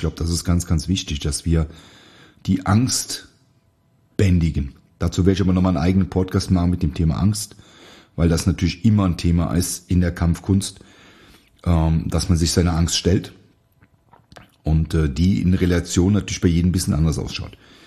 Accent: North Rhine-Westphalia, Germany; in meiner Heimat trainiert, in der Nähe von Aachen.

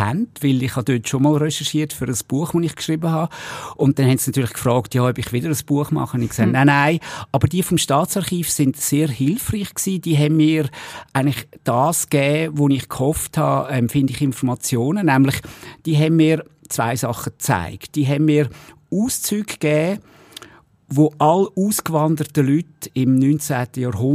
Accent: Neuenhof, Aargau, Switzerland; Und noch besser aus dem Bezirk Baden. Und dort, wo ich aufgewachsen bin, nicht genau in Baden, sondern in Neuenhof.

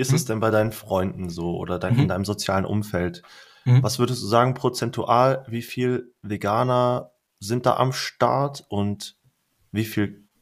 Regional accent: Lake Constance, Germany; now in Freiburg, Germany; In meiner Heimat am Bodensee

